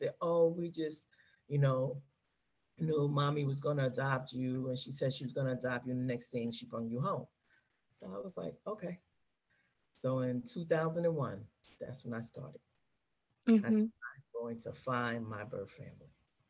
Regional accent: Manhattan, New York, United States; born there; because I was born in Manhattan, but my mom and her family lived in Brooklyn.

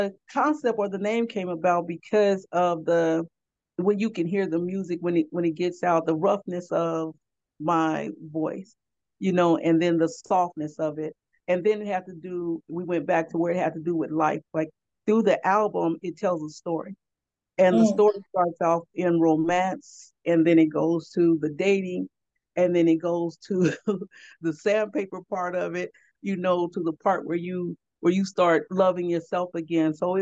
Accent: California, United States; And I'm from California, you know.

